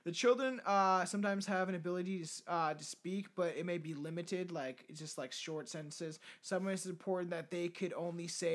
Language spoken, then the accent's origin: English; Canada; We're Canadian.